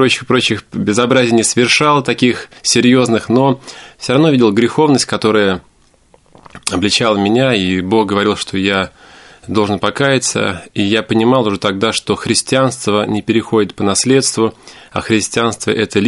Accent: Krasnoyarsk Krai, Russia; born there; у меня до сих пор вот в свидетельстве о рождении написано место рождения, и даже в паспорте это Красноярский край, Кежемский район. Вот поэтому как бы я сам сибиряк.

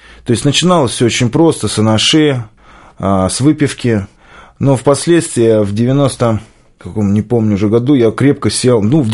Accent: Moscow, Russia; я из Москвы, а мне 33 года, совершенно недавно исполнилось, и я вошел в возраст Иисуса Христа.

